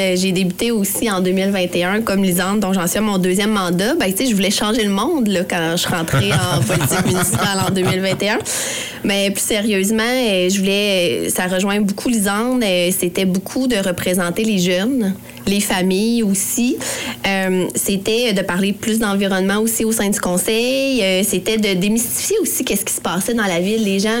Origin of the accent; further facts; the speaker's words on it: Quebec City, Quebec, Canada; born there; now in Baie-Comeau, Canada; à ma ville d'adoption parce que moi, je suis native de Québec, donc ça fait 16 ans que je suis à Baie-Comeau.